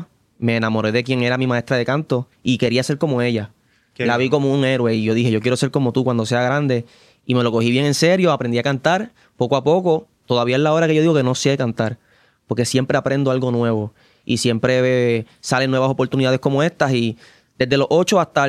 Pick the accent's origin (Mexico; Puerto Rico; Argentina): Puerto Rico; Carolina; Yo soy de Carolina.